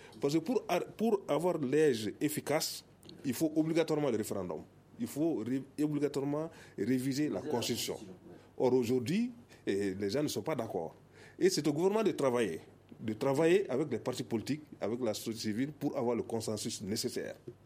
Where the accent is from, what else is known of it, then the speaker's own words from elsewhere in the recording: Mali; Nous sommes tous des Maliens